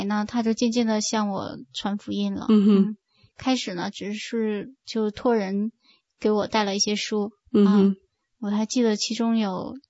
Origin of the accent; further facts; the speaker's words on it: China; now in Singapore; 他就问我是不是刚从国内过来。我说是的。